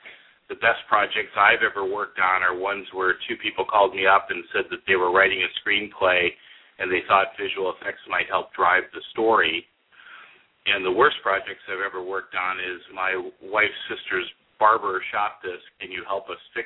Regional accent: Detroit, Michigan, United States; born there; In the beginning, I was born in Detroit, Michigan

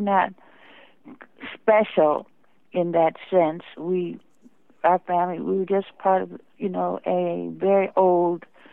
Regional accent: Chicago, Illinois, United States; born there; Well, our family is from Chicago. I was born in Chicago as well as my sister, and our parents were Chicagoans

